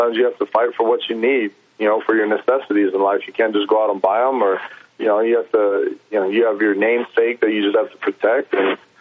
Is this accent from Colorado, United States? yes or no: no; Hawaii, United States; Yeah, I mean, you know, growing up out there, it's a tough, people think about going out there